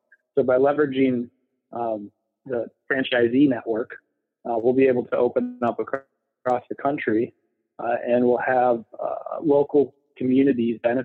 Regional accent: United States; I grew up on Lake Michigan. My dad sold boats at the local marina, and my mom was a swim teacher.

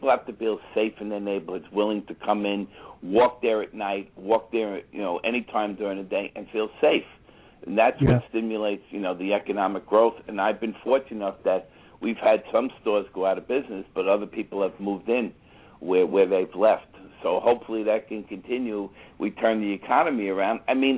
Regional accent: Yonkers, New York, United States; Yeah, we are from Yonkers. I have no problem saying that.

